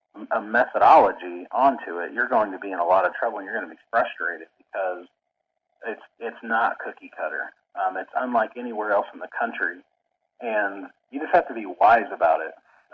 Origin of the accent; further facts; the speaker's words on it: Indiana, United States; And growing up in Indiana, nobody did that.